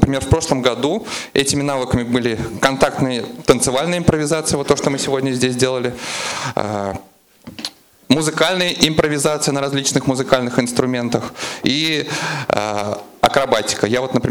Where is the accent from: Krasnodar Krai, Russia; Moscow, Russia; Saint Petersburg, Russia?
Saint Petersburg, Russia; я из Санкт-Петербурга.